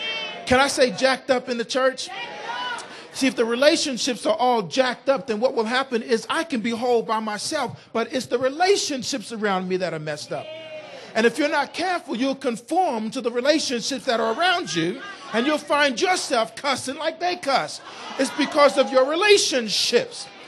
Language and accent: English; New York City, New York, United States; I'm from New York City. And so where I'm from, praise God, you get on a number 2 train